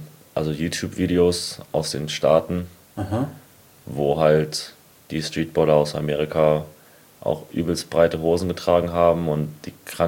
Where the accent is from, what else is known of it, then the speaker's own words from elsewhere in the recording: Frankfurt, Hesse, Germany; wir beide sind Frankfurter, weil wir sind in Frankfurt geboren.